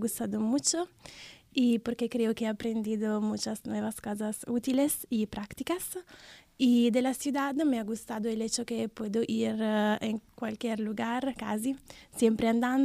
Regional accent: Milan, Lombardy, Italy; Spanish is a second language; now in Zaragoza, Spain; En la gente he notado que es más tranquila que en Milán, la ciudad de donde vengo, y es más abierta y solar.

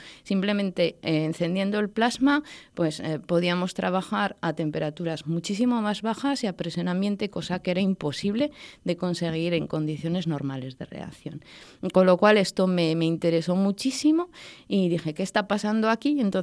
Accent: Zaragoza, Aragon, Spain; tomé la decisión de volver a Zaragoza después de muchísimos años. Yo soy de aquí, soy zaragozana, estudié aquí en la universidad, hice mi doctorado aquí. Luego ha sido un largo periplo, bueno, por el extranjero

